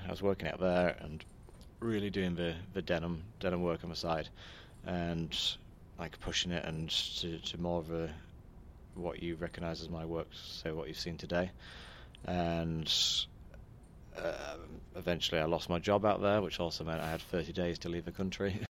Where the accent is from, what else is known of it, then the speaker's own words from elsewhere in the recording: Yorkshire and the Humber, United Kingdom; now in London, United Kingdom; I've come to Paducah from England. I'm based in London, but I'm originally from Yorkshire, so you'll have to apologise for my accent.